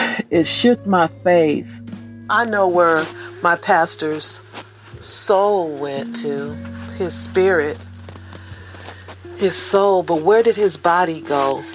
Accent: Richmond, United States; It feels very painful that a place that I grew up in Richmond, that now I'm forced to leave.

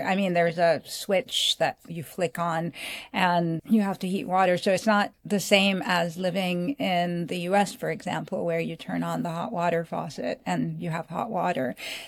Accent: Beirut, Beirut Governorate, Lebanon; I grew up in Beirut during the Civil War, and water rationing was something that I really grew up

